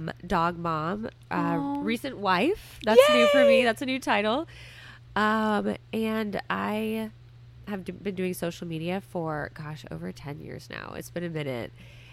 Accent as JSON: {"language": "English", "region": "Alaska", "country": "United States", "tie": "born or raised there", "said": "like I loved growing up in Alaska"}